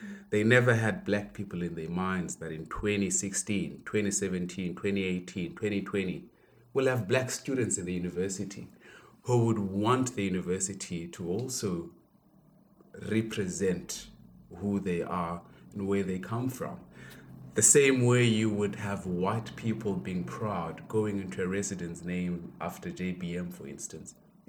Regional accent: Johannesburg, Gauteng, South Africa; also born or lived in KwaZulu-Natal; Well, I grew up in Joburg. I did my primary school in Joburg. And then I went to KZN to do my high school.

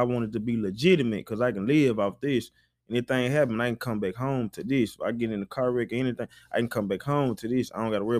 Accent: Alabama, United States; also born or lived in Heidelberg, Germany; come from Alabama, you know what I'm saying? Like, I was born in Heidelberg, Germany, so overseas, baby, is really, I'm from overseas, got a passport swag, but come from Alabama.

